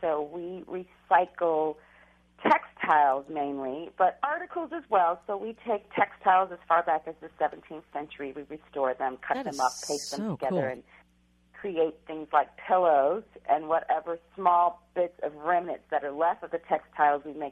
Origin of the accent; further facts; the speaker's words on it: Chicago, Illinois, United States; I'm from Chicago. I was just home in December for a month, and it was 50 and 60 degrees.